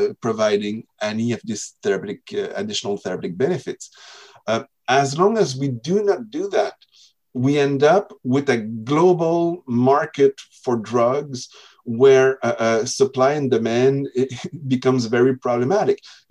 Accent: Canada; I'm Canadian

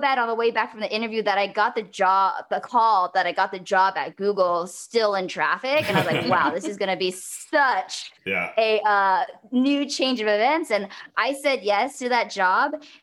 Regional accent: Fremont, California, United States; also born or lived in San Francisco; now in Los Angeles, United States; I'm originally from the Bay Area. I was born in San Francisco, raised in Fremont. I've been a NorCal girl all my life. And I moved down to Los Angeles 8 years as of April Fool's Day this year, actually.

